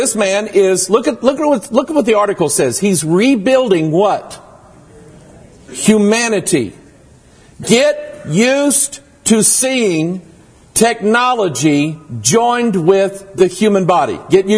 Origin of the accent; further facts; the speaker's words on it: Arkansas, United States; born there; I was born in Arkansas, got a little bit of South in me.